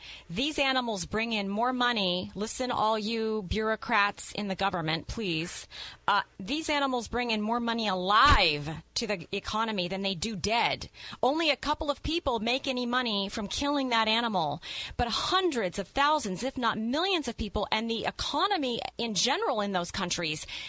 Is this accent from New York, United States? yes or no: no; Hawaii, United States; And I remember I grew up in Hawaii, and my 97-year-old grandmother just passed away this week.